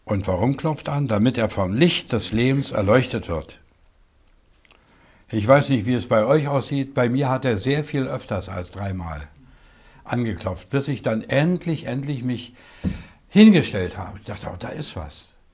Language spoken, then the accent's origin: German; Sommerfeld, Lubusz Voivodeship, Poland; Als ich 16 war, waren die Sowjettruppen bis an meine Heimatstadt Sommerfeld hinter der Neiße vorgerückt.